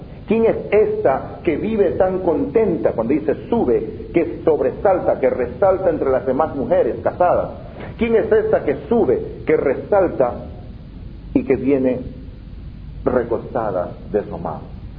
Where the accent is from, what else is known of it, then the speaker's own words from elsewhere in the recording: Ecuador; Hay lugares en los campos, en mi país, por ejemplo, en Ecuador